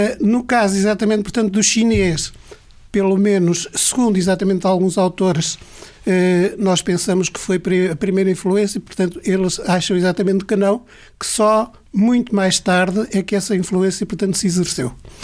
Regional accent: Foios, Guarda, Portugal; que eu aprendi em criança na minha terra, numa aldeia, portanto, reiana.

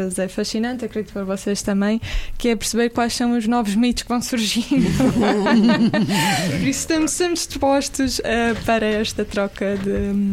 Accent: Madeira, Portugal; sou da Madeira, como já vos disse

